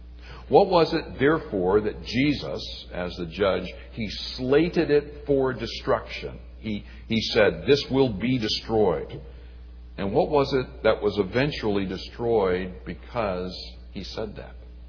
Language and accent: English; Pensacola, Florida, United States; One of my fondest memories of growing up in Pensacola, Florida, at my grandparents' house on the … they had a beautiful fig tree out back.